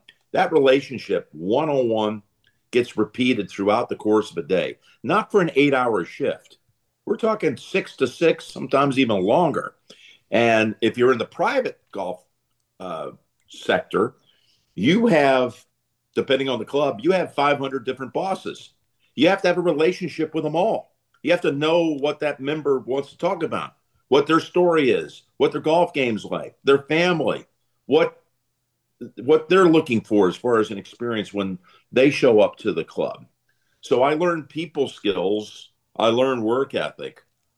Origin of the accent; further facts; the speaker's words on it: North Carolina, United States; born there; But I was born in North Carolina, where there's a great appreciation for the game. And I love being back in the South